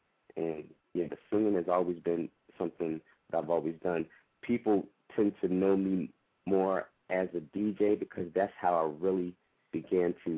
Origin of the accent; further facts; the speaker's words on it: Philadelphia, Pennsylvania, United States; people really took to me once I said that I was from Philly. You know, mm-hmm. I lived in West Philadelphia.